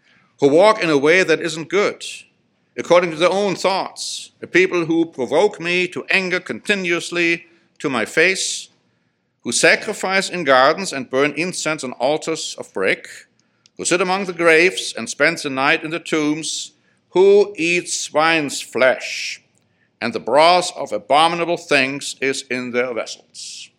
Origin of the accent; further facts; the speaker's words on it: Germany; I grew up in Germany.